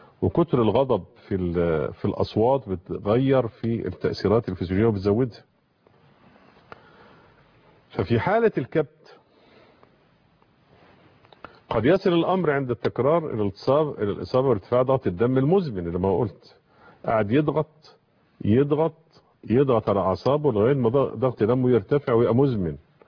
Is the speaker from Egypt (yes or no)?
yes; Egypt; اللي هو بيقوله عندنا في مصر بيحقن في نفسه